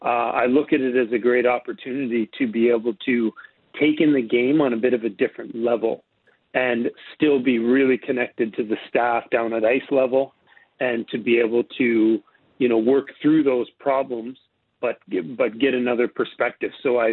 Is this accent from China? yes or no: no; Canada; I'm from Canada. It's great to, the prospect of being back in Canada is really exciting for me.